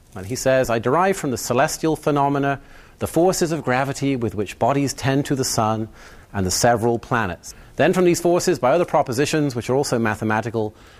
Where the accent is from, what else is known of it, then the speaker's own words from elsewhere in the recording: England, United Kingdom; moved away as an adult; now in El Cajon, United States; I come from Sir Isaac Newton's home country, England, as I'm sure you can probably tell.